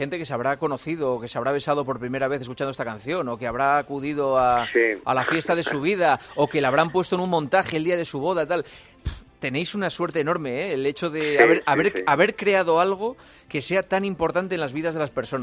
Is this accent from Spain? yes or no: yes; Spain; somos españoles